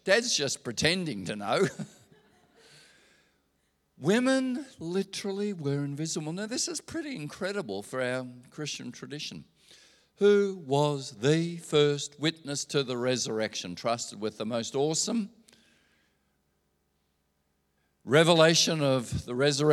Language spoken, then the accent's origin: English; Australia; And I grew up in Australia where if a woman married, she had to retire from the public service.